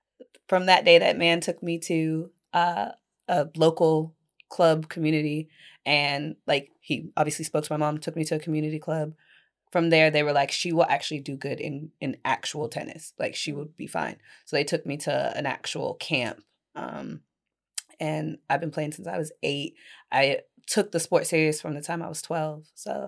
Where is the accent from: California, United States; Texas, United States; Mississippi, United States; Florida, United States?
Florida, United States; Yeah, I grew up in Central Florida, so you're in a tournament every weekend.